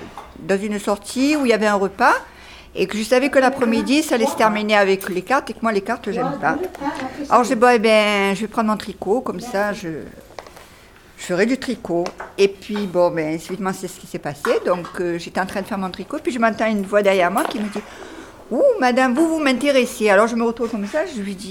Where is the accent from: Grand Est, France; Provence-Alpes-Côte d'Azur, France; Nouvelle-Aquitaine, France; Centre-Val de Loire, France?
Provence-Alpes-Côte d'Azur, France; Marseille; Je suis 13e, moi, je ne suis pas d'ici, hein. Je viens de La Rose.